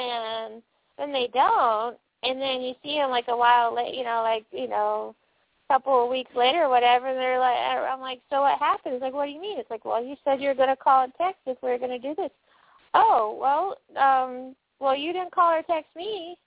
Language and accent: English; New York, United States; Hey, I'm from New York. I know my snow measurements.